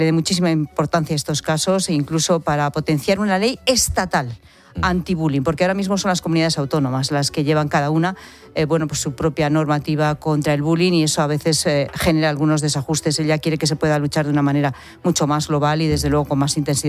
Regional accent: Castile and León, Spain; Yo he llamado, por ejemplo, a mi pueblo, en Zamora.

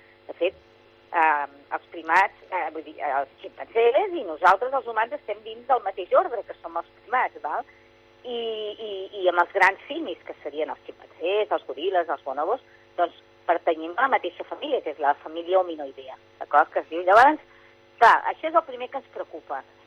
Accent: Catalonia, Spain; jo soc veterinària de professió, jo soc del Vallès, el que passa és que he treballat tota la meva vida aquí a Girona, com a veterinària.

